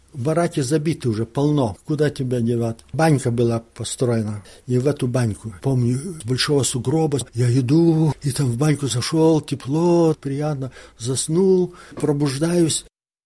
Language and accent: Russian; Lithuania; сказал, что я из Литвы.